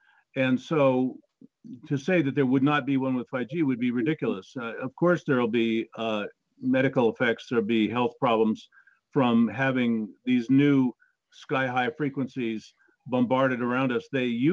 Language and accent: English; California, United States; I'm from California, and we enjoy going anywhere where people are not sort of psycho about the masks